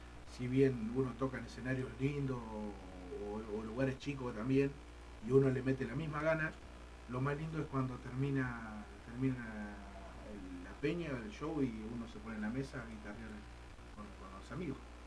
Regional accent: Avellaneda, Buenos Aires Province, Argentina; Los únicos que somos de acá, de Avellaneda, somos nosotros.

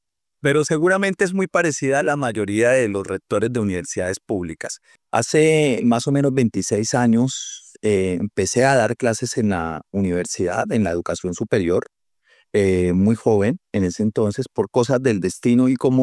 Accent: Villavicencio, Meta, Colombia; soy nacido en Villavicencio, aquí tengo mi familia, mi madre, pues de clase media-baja, soy hijo de una mujer cabeza de hogar, con muchos recursos.

